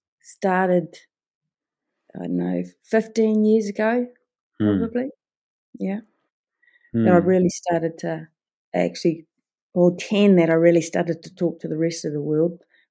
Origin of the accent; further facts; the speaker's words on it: New Zealand; I'm a Kiwi.